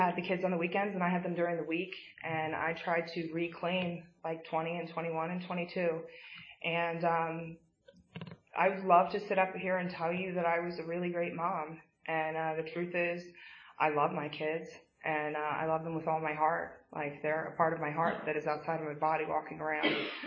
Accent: Westchester, New York, United States; I'm from Westchester. I'm smart. My hair's done. And I'm not like you. And then I moved up to a little land called Levittown.

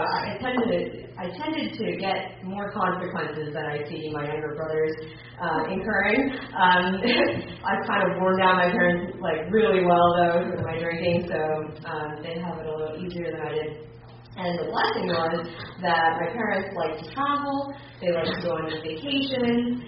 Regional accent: New Jersey, United States; Growing up in New Jersey does not look like a change in becoming an alcoholic, no matter how much that show wants to portray us to be.

